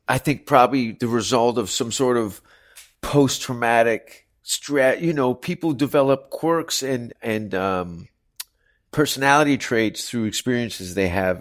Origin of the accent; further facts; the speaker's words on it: Hamilton, Ontario, Canada; Idolized, I love the song and dance man of Martin Short, coincidentally, from my hometown.